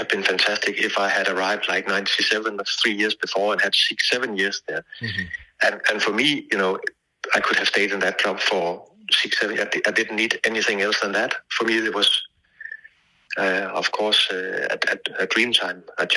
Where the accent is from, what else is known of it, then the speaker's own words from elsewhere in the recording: Odense, Southern Denmark, Denmark; staying many years for my hometown club